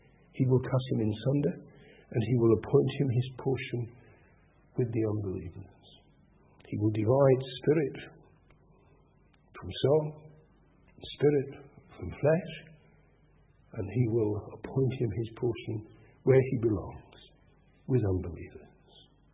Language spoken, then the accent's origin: English; United Kingdom; Now here we are. We're British. We live in the 21st century.